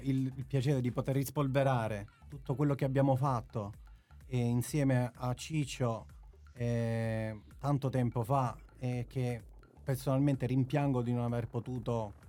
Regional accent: Tirana, Tirana County, Albania; Io da Tirana, dall'Albania.

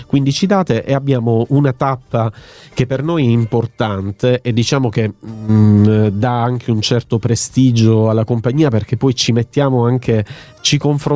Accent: Mesagne, Apulia, Italy; Chiudiamo a Mesagne, che è il mio paese, e quindi diciamo il nostro paese.

